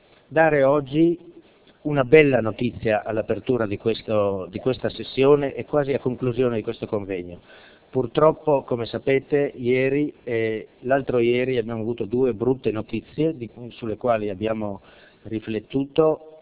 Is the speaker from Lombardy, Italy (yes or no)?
no; Udine, Friuli-Venezia Giulia, Italy; Io sono di Udine, vivo abbastanza vicino ad Annalisa Silvestro